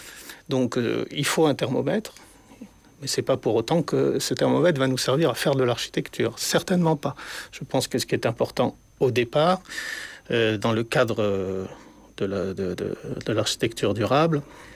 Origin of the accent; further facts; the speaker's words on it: Madagascar; c'était des matériaux qui m'intéressaient pour des raisons d'origine, puisque je viens de Madagascar.